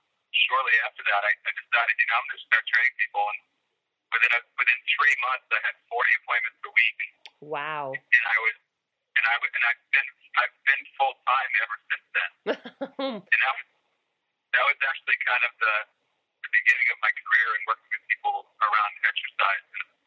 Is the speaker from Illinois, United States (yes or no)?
no; Boston, Massachusetts, United States; And we're a very physical family. I grew up in the Boston area. We all played sports.